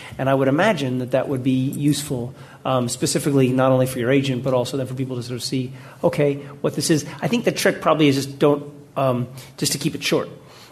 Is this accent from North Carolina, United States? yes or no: no; New York, United States; now in Los Angeles, United States; I know, obviously, I'm from New York, and I live in Los Angeles now.